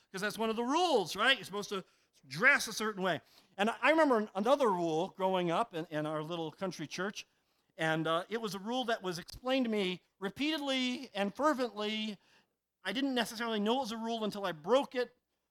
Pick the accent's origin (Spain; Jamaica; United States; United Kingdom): United States; Maine; I grew up here in the New England church. I sometimes say I grew up at Bean's Corner, but in southern Maine.